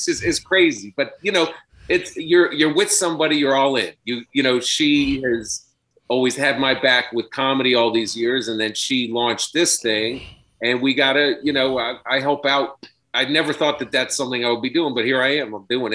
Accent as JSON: {"language": "English", "town": "Washington", "region": "District of Columbia", "country": "United States", "tie": "born or raised there", "lives_now": "New York, United States", "said": "In Washington D.C. My dad's from East New York. He moved from Saratoga and Pitkin Avenue. Mm-hmm. He moved to D.C. That's where I grew up. And then I moved to New York, and I stayed in the city a little bit."}